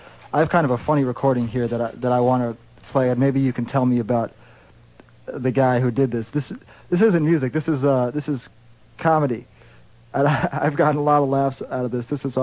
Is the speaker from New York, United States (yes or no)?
yes; New York, United States; And I'm from New York.